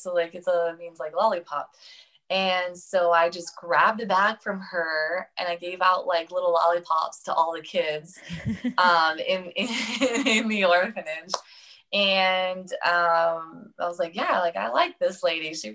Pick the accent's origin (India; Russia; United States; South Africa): Russia; Saint Petersburg; I grew up in St. Petersburg, Russia, with spina bifida.